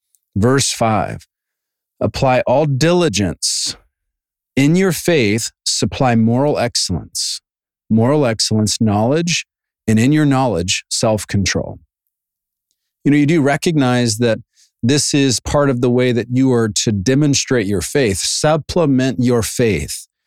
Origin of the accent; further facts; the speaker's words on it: Savannah, Georgia, United States; It's like, okay, I'm from Savannah.